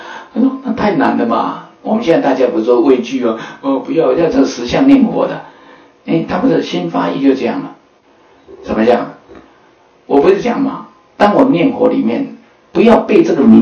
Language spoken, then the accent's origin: Chinese; Taiwan; 我们说我们台湾来的